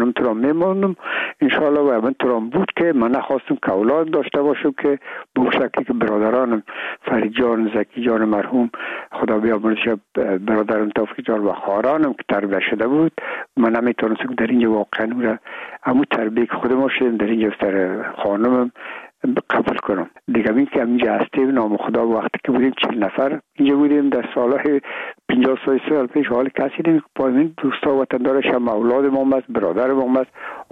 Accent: Afghanistan; میگم ما افغان هستیم،

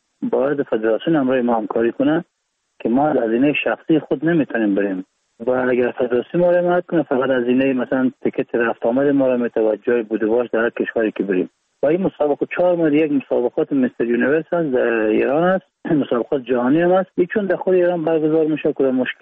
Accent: Baghlan, Afghanistan; also born or lived in Iran; و 31 سال سنم هست. از ولایت بغلان هستیم و متولد ایران هستم

